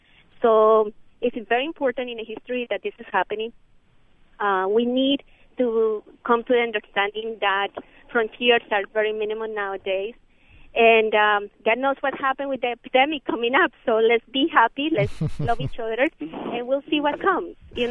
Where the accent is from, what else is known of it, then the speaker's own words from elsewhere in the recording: Bogotá, Colombia; English is a second language; now in United States; I am one of those proud American citizens who were born abroad. I was from Colombia, mm-hmm. from Bogota. And I am a mother of two beautiful children. And I married my husband from Ecuador here.